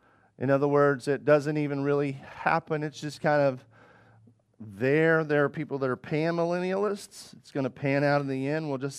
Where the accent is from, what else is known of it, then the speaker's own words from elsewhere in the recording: Arkansas, United States; Guys, I grew up in Arkansas, and that was like our constant sign.